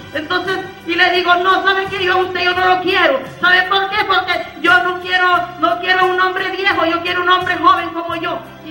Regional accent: El Salvador; moved away as an adult; Aleluya, soy del Salvador, bendito sea su nombre para siempre, aleluya. Y me crié allá por una isla

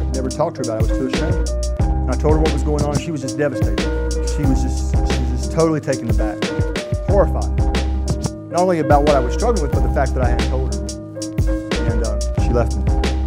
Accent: North Carolina, United States; I'm born and raised in Mitchell County, North Carolina.

